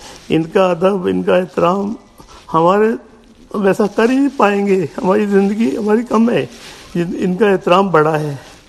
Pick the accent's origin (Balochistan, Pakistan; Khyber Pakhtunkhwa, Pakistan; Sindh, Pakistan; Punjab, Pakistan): Sindh, Pakistan; Karachi; میں کراچی سے ہوں جی.